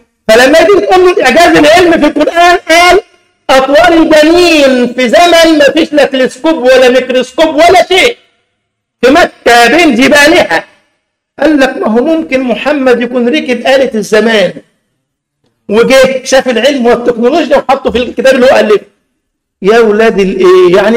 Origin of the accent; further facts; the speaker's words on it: Egypt; دول الثلاثه اللي قاعدين تروح عندنا في مصر كمان جبليه القرود في حديقه الحيوان في الجيزه